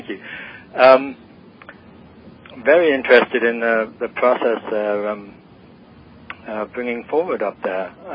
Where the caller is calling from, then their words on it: Los Angeles, California, United States; I'm calling from Los Angeles.